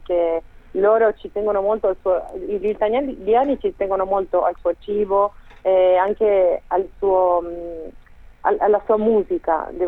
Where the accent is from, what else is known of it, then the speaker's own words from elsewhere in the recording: Santo Tomé, Santa Fe, Argentina; sono nata a Santa Fe, però ho vissuto quasi tutta la mia vita lì a Santo Tomé